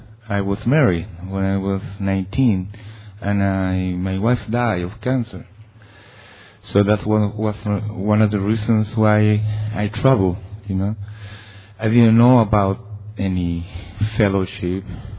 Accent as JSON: {"language": "English", "town": "Santiago", "region": "Santiago Metropolitan Region", "country": "Chile", "second_language": "English", "moved": "as an adult", "lives_now": "United States", "said": "from Santiago, Chile."}